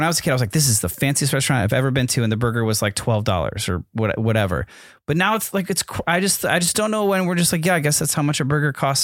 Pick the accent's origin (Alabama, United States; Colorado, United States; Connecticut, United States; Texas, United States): Connecticut, United States; New Haven; when I was growing up in New Haven, kind of on Yale's campus.